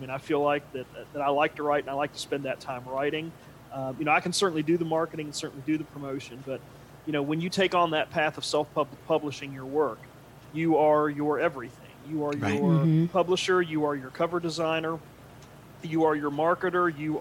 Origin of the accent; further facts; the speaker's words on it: Charleston, West Virginia, United States; moved away as an adult; I grew up in Charleston, West Virginia, and spent most of my life in West Virginia up until the last year and a half or so when I took the job, as James was talking about, at the University of Mississippi.